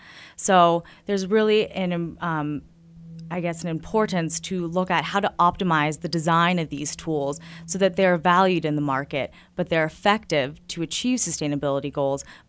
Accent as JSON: {"language": "English", "town": "Park City", "region": "Utah", "country": "United States", "tie": "born or raised there", "said": "Well, growing up in Park City, it's a tourism town, a ski resort town."}